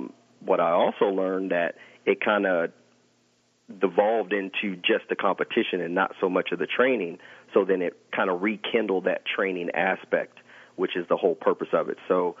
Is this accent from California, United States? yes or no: yes; San Diego, California, United States; I just flew in from California. I'm from San Diego, California. So out here in Florida, always a good time in Florida.